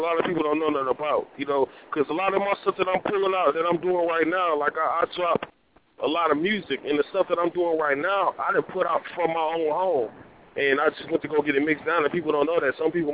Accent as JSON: {"language": "English", "town": "Milwaukee", "region": "Wisconsin", "country": "United States", "said": "I'm from Milwaukee. We got guitar centers."}